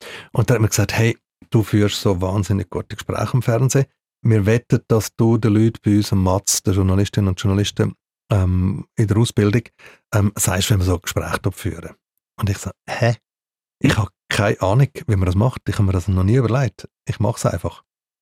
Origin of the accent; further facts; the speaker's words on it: Glarus, Switzerland; Ich bin im Glarnerland aufgewachsen, weit weg von Zürich.